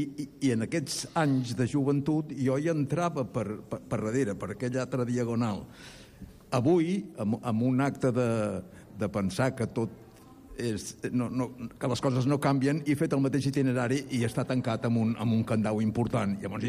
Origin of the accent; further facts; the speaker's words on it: Barcelona, Catalonia, Spain; born there; jo no vaig néixer a Saragossa, vaig néixer a Barcelona